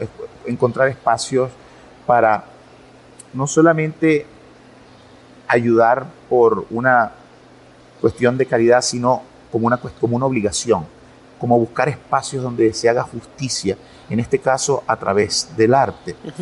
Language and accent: Spanish; Barquisimeto, Lara, Venezuela; Yo crecí en Barquisimeto, donde nació el programa de Manos Blancas